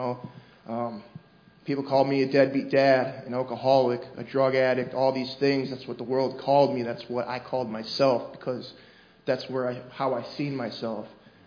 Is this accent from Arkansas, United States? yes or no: no; Michigan, United States; now in Florida, United States; I grew up in Michigan. Apparently I have an accent. I didn't know that before I came down here to Florida